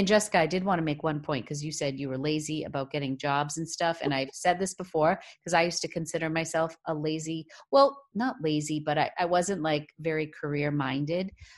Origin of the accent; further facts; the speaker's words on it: Boston, Massachusetts, United States; or I should say smart, because I'm from Boston.